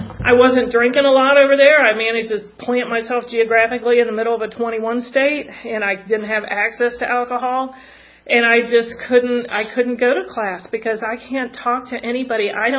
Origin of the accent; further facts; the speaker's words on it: Midwest, United States; I've never been a winter person, and that was yet another resentment growing up in the Midwest.